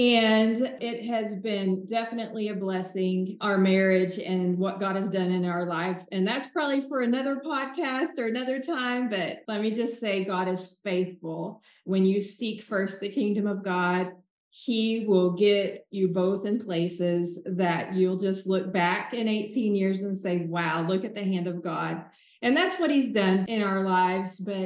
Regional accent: Oklahoma, United States; And I say y'all, and I say all those Southern cliches. I definitely do. But I'm from Oklahoma

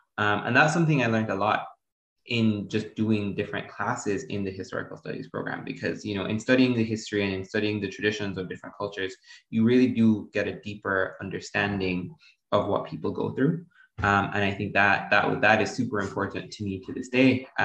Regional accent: Jamaica; moved away as an adult; now in Canada; So I grew up in Jamaica. I was there till I was 18. And I actually came to Canada specifically for university.

